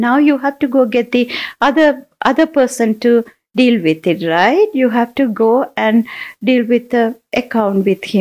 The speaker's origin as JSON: {"language": "English", "country": "Canada", "said": "I'm from Canada, by the way."}